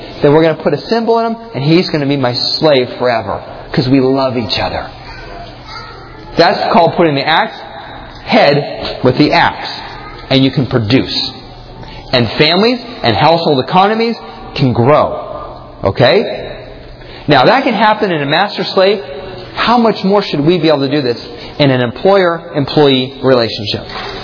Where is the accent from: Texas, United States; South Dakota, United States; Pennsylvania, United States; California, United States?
Pennsylvania, United States; And again, I was growing up in Pennsylvania. I was a hardcore Yankee.